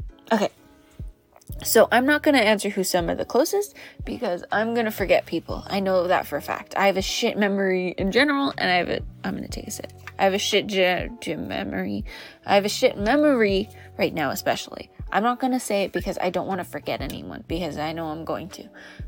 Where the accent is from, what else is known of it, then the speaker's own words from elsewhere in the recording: Philippines; I would like to be able to speak my family's language, which is Tagalog. I'm Filipino, by the way.